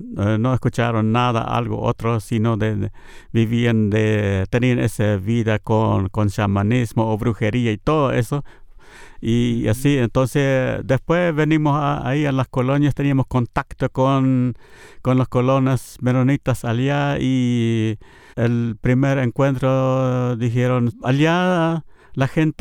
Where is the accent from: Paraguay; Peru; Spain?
Paraguay; Chaco Central; tengo 65 años y soy casado, tengo 3 hijos, soy paraguayo. Pero en realidad soy Nivaclé, de origen, y estamos en el Chaco Central, ahí tenemos nuestra casa.